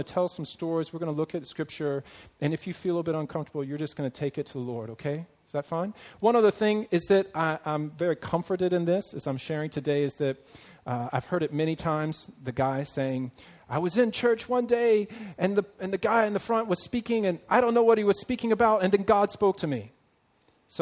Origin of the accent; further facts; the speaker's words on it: United States; now in Hong Kong; And in my life growing up, I'm from America originally, and I grew up, and we use a broom to sweep our floors.